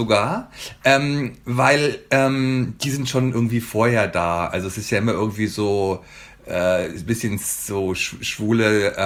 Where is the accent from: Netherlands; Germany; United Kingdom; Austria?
Germany; Bavaria; Also ich komme ja aus Bayern und da gehe ich auch viel in den Bergen spazieren oder wandern oder so.